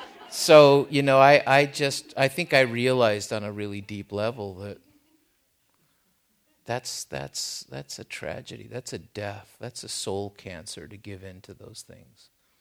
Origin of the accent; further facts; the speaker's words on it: Tijuana, Baja California, Mexico; accent: Tijuana; first language es; English is a second language; moved away; also born or lived in San Diego; I was born in Tijuana. Spanish was my first language. I grew up in the barrio. I had a strong Tijuana accent when I spoke English. And I didn't know anything was weird until I moved to a little white suburb, Claremont, San Diego.